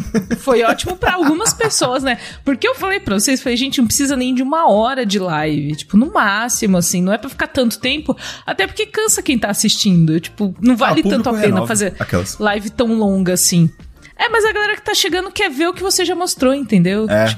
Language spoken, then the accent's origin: Portuguese; Brazil; porque eu sou brasileira, então é claro que meu cartão fica na minha capinha de celular